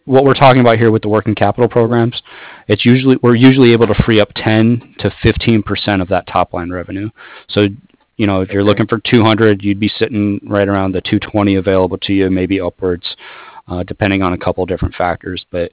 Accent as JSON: {"language": "English", "town": "Toledo", "region": "Ohio", "country": "United States", "lives_now": "San Diego, United States", "said": "Yeah, I'm from Toledo originally. We're actually out in California over here, San Diego."}